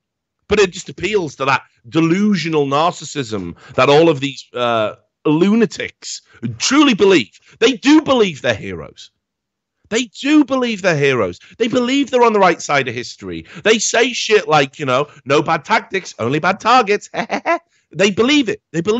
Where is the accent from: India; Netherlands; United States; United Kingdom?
United Kingdom; when I grew up in the Thatcher-era Britain